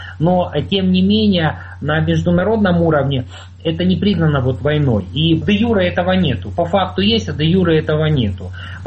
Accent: Ukraine; born there; хотя я уже родился на Украине, то корни, да, российские, и образование свое начал в Москве, в институте археологии.

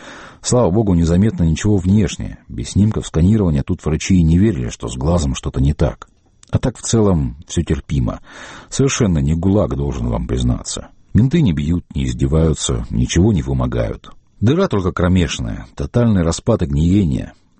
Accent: Samashki, Chechnya, Russia; Я чеченец … село Самашки

